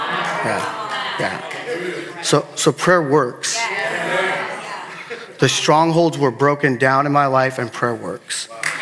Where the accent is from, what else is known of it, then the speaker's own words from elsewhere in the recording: Los Angeles, California, United States; moved away as an adult; also born or lived in Oregon; I moved from Los Angeles in 1988. I moved to Oregon to go to school, and I thought I'd be back 4 years later, and that has not happened. So I've been on a journey away from where I grew up here in LA.